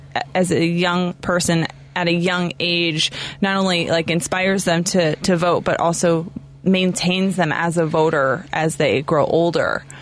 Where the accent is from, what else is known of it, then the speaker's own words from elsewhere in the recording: New York, United States; now in Chicago, United States; I'm not. I'm from New York.